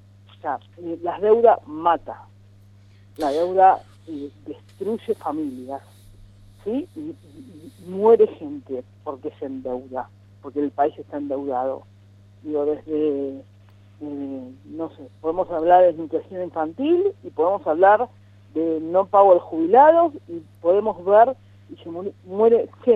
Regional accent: Argentina; como argentinos

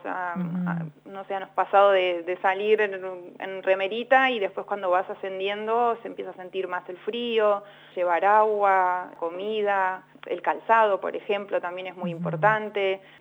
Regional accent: Buenos Aires, Argentina; los que estamos vivimos en la ciudad, yo que soy de Buenos Aires

